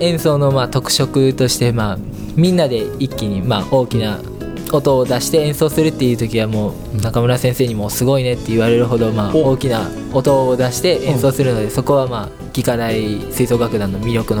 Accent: Kagoshima, Japan; あ、僕は鹿児島県から来ました。

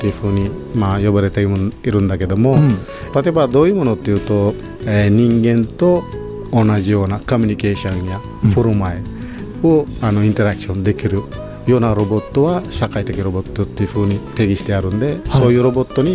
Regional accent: Sri Lanka; Japanese is a second language; now in Japan; 私はあの13年前にスリランカから来ました

